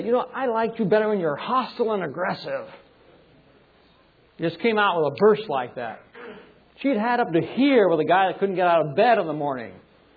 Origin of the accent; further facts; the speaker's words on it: United Kingdom; I'm British. We're taught not to show our feelings.